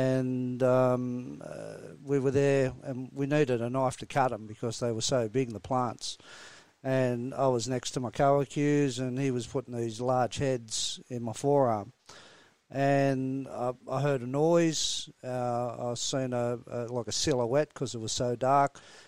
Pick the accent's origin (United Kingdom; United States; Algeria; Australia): Australia; Sydney, New South Wales; I was brought up in the inner city suburbs of Glebe, Piermont, Balmain, and you had to be tough.